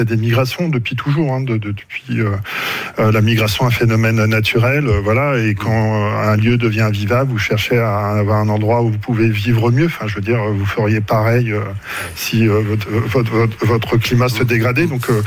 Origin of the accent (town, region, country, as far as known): Hauts-de-France, France; now in Grenoble, France